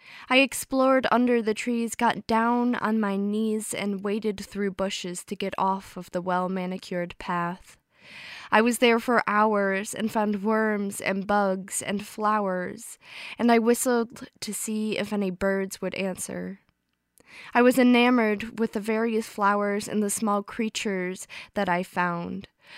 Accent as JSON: {"language": "English", "country": "Netherlands", "lives_now": "Traverse City, United States", "said": "I live in Traverse City, Michigan, but I am originally from the Netherlands."}